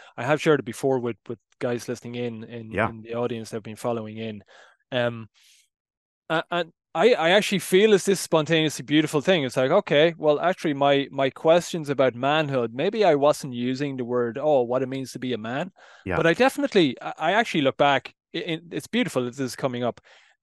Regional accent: Ireland; I was the first in my family, like growing up in Ireland, Roman Catholic Ireland. I mean, you know, devout Roman Catholic Christian

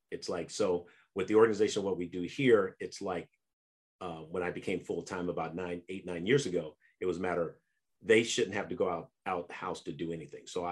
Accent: San Francisco, California, United States; I mean, I go back from being, you know, growing up in San Francisco as a kid, throwing newspapers and always had a love for football

